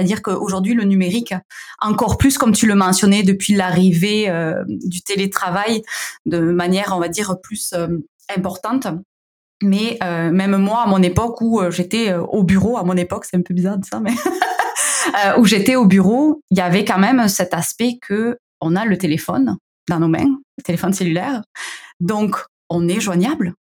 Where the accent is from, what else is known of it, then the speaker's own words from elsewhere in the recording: Southern France, France; accent: southern French; now in Quebec, Canada; Vous l'entendez, j'ai un petit accent du sud de la France.